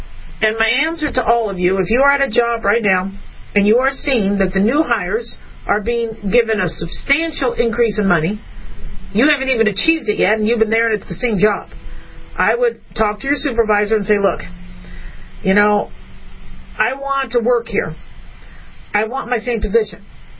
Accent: Arizona, United States; I think it was the Phoenix Gazette and the Arizona Republic when I grew up in Arizona.

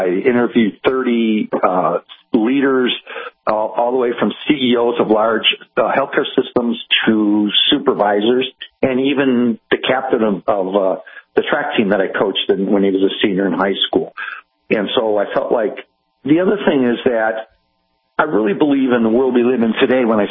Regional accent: Cleveland, Ohio, United States; moved away as an adult; also born or lived in Kansas City / Louisville / rural Missouri / northern Michigan; decided that in order for me to grow it, I'd have to leave Cleveland, my hometown, and moved to Kansas City and worked for a big, large healthcare system there for 10 years, and then to Louisville and then back to rural Missouri

